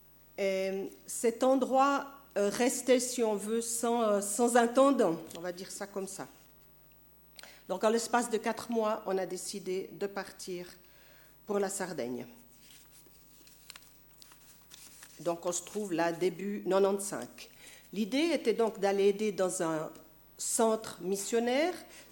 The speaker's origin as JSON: {"language": "French", "town": "Aisin", "country": "Switzerland", "tie": "born or raised there", "said": "Donc j'ai grandi à Aisin"}